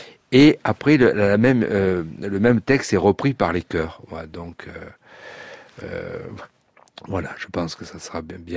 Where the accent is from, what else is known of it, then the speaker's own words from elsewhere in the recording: south of France, France; Ce sont des gens du Sud, on entendait à l'accent qu'on est tous du Sud.